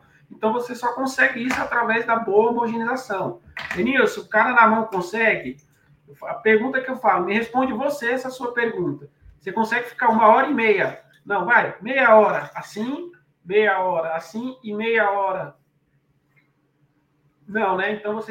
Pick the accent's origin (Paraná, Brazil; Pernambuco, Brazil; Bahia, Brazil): Pernambuco, Brazil; Eu sou pernambucano e sou descendente italiano